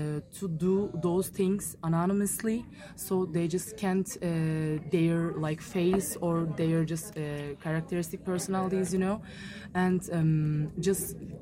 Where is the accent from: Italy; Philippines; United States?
Italy; English is a second language; I'm from Italy